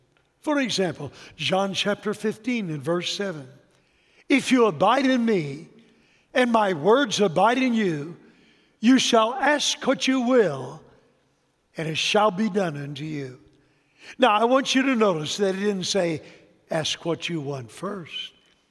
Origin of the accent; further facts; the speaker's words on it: Texas, United States; born there; So I was born in Texas. You can take a guy out of Texas, but you can't take the Texas out of the guy.